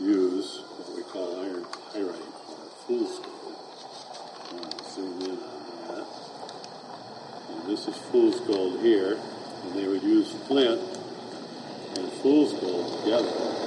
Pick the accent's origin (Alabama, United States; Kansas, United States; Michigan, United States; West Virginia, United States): Michigan, United States; I'm from Michigan, and we're in Michigan right now.